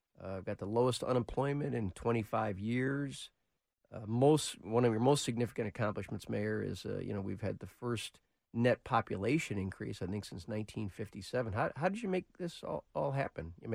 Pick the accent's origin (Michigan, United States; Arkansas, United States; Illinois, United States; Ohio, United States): Michigan, United States; Detroit; So I travel around the country, and I tell people I'm from Detroit, and inevitably, people say, I got to get to Detroit.